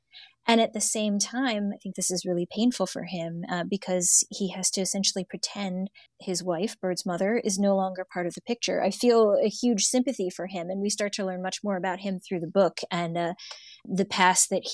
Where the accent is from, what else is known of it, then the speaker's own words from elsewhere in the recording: Ohio, United States; that I'm not from here or that I don't belong, even though I grew up in Ohio.